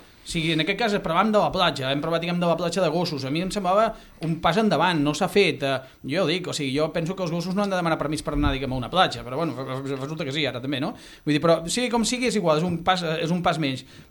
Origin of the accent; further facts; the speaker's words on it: Vic, Catalonia, Spain; M'ho dius a mi que sóc de Vic?